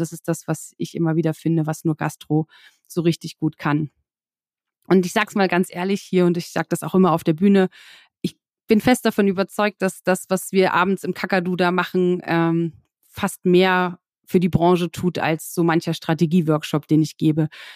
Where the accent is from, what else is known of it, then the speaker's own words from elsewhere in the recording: Lusatia, Germany; Ich habe schon am Anfang gesagt, ich komme aus der Lausitz und es ist immer so ein bisschen auch nach Hause kommen